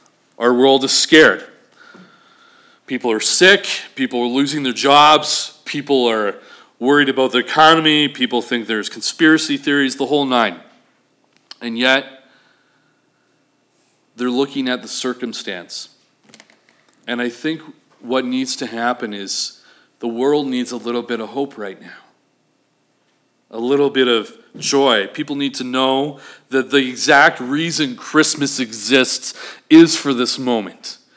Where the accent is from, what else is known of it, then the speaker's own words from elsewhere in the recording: Three Hills, Alberta, Canada; Growing up in Three Hills, going to Prairie, homeschooled, we grew up around Jesus all the time.